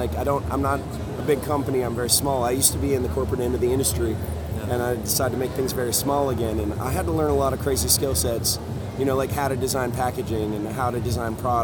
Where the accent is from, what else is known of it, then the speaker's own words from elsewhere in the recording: British Columbia, Canada; I am from Canada. I live in Vancouver. Between Victoria and Vancouver, which are real close together